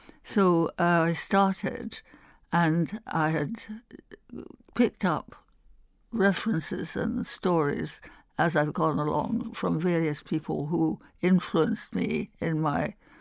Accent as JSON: {"language": "English", "town": "Perth", "region": "Scotland", "country": "United Kingdom", "tie": "born there", "said": "I was born on a farm to a farmer's, and my mother was a townie, but they set up on a farm, and I was born there near Perth."}